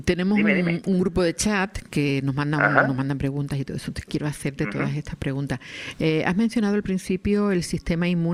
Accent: Málaga, Andalusia, Spain; Sí, yo soy malagueña.

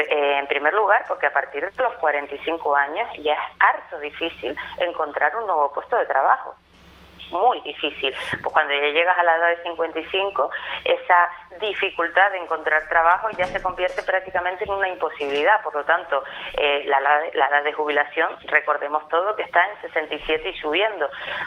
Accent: Tenerife, Canary Islands, Spain; Aquí estamos tratando este problema como tinerfeños, como personas que hemos disfrutado del Teide desde nuestra tierna infancia

